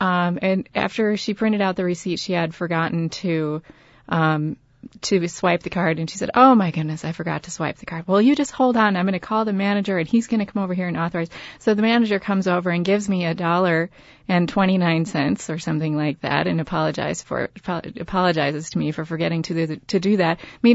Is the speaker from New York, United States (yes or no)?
no; Antigo, Wisconsin, United States; I lived in Antigo from 7th grade through 12th grade, and I consider it to be my hometown.